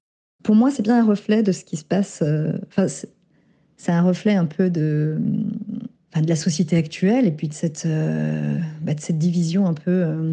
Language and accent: French; France; born there; Moi, je me sens française, je suis née en France